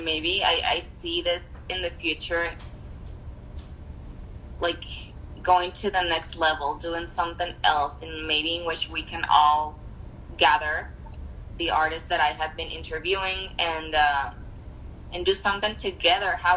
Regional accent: Ciudad Juarez, Chihuahua, Mexico; you should come to Juarez. Like, I'm from Juarez.

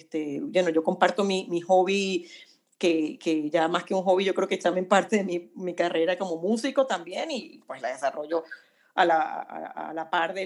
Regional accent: Venezuela; now in Chile; tanto en Venezuela, que es de donde yo soy, como acá en Chile, que es donde estoy viviendo hace casi 8 años

